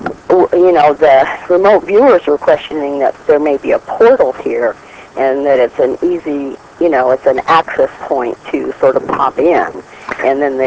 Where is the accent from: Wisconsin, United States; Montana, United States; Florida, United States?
Montana, United States; Well, I'm from Montana.